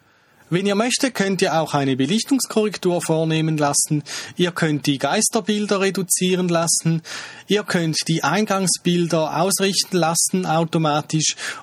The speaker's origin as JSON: {"language": "German", "country": "Switzerland", "said": "vielleicht hört man es ein bisschen. Ich komme aus der Schweiz, ich lebe hier und wirke in der Nähe von Zürich."}